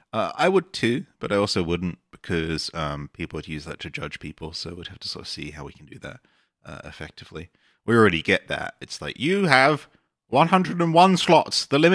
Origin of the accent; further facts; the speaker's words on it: United Kingdom; A good example, which I always go for, and I don't know if it's just me being British or something, is why do like loads of people just have guns on their avatar?